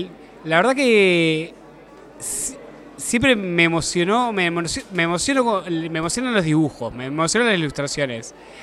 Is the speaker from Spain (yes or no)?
no; La Rioja, Argentina; now in Rosario, Argentina; Soy de La Rioja, pero hace muchos años que vivo en Rosario ya